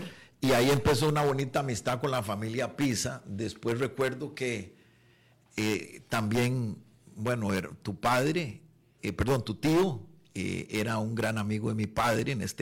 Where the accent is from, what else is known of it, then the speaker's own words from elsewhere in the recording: San José, Costa Rica; now in Heredia, Costa Rica; Nosotros somos heredianos, papá es de origen herediano, ¿verdad? Yo me crié me crié en San José, pero ya volví después, con los años volví a Heredia, a mis raíces. Ahora actualmente vivo nuevamente en Heredia